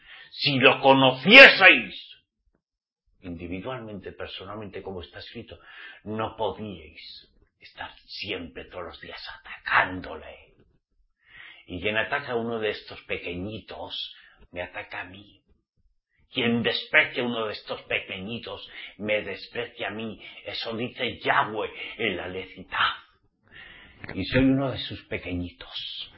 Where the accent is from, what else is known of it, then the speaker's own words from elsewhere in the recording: Spain; Como yo soy español. Y a la vez israelita redimido por la sangre de Yahshua.